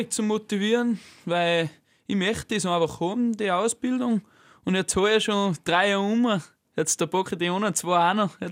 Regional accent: Salzburg, Austria; accent: Pongau dialect; Ja, mein Dialekt ist, glaube ich, ein richtiges Bongauerisch. Und ich glaube auch, dass ich ein bisschen Hornbuchern schon rede, aber ich glaube, das passt in Salzburg.

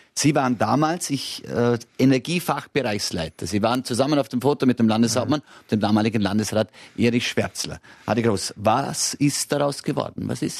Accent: Vorarlberg, Austria; Und da sind wir Vorarlberger zwar im ersten oder im besten Drittel

